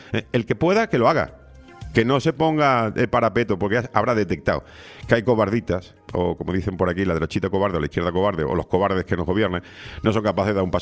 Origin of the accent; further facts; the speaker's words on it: Spain; nosotros los españoles sacamos nuestra deuda pública acelerada.